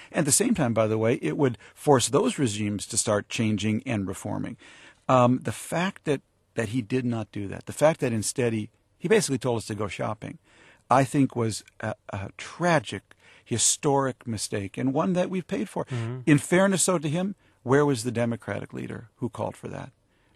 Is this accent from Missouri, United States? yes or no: no; Minnesota, United States; I was raised in the United States. You know, I come from Minnesota.